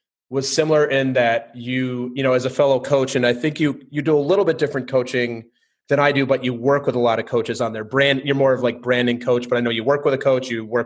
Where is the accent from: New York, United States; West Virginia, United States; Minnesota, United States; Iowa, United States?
Minnesota, United States; I'm from Minnesota originally